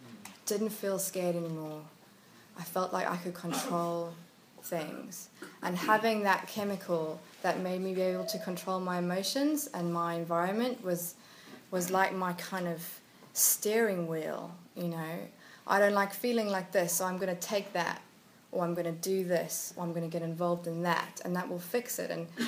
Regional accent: South Africa; now in London, United Kingdom; I grew up in South Africa. I've been in London for 10 years today, actually.

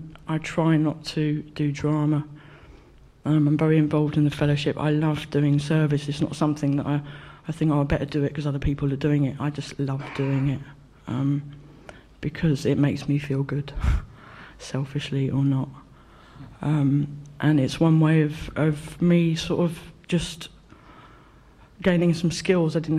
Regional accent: London, United Kingdom; I'm from West London

